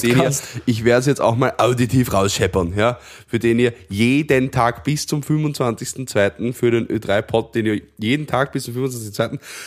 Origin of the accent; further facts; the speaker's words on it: Vienna, Austria; Auch wenn man durchaus als Wiener gerne die Frage bekommt, ob man denn Skifahren kann.